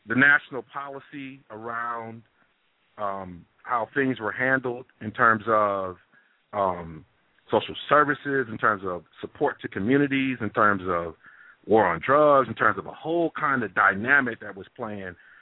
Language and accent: English; Midwest, United States; it gave insight to a whole part of life and culture that I hadn't even conceived as someone growing up in the Midwest.